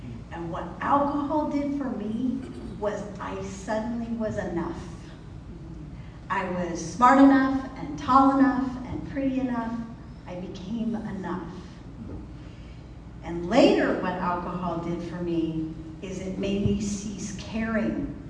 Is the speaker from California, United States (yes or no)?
yes; Stockton, California, United States; born there; So I was born in Stockton, California, and that's why I'm an alcoholic. I had poor Stockton. It's a lovely place. Great sunset.